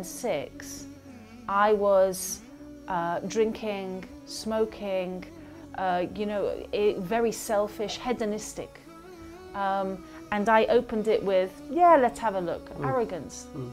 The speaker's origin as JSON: {"language": "English", "country": "United Kingdom", "said": "I am a British journalist, broadcaster, and human rights activist."}